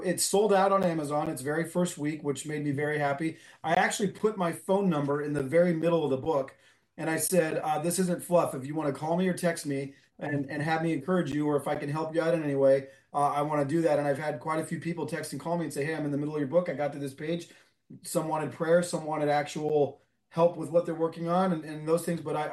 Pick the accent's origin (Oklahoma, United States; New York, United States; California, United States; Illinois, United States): California, United States; Fremont; I am no one. I mean, I was from Fremont, California. Didn't know anybody in Hollywood or anywhere else for that matter in terms of the film industry.